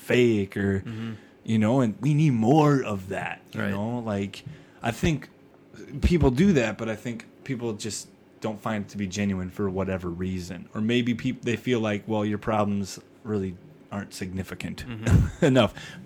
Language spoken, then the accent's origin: English; Kansas City, Kansas, United States; born there; I was born in Kansas City, Kansas. There is a Kansas City, Kansas.